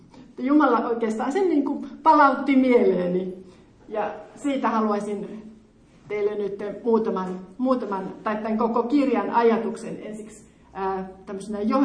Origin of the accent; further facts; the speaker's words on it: Joensuu, North Karelia, Finland; now in Tampere, Finland; minä olen Tampereella tällä hetkellä. Minähän olen syntynyt ja kasvanut Joensuussa ja olen saanut olla siellä seurakunnan työntekijänä jo useamman vuoden.